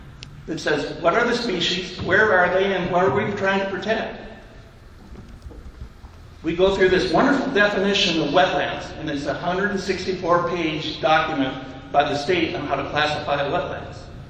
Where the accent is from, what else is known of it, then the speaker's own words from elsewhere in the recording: Washington, United States; I'm from Central Kitsap. I live in Amatai. By training, I'm a geologist.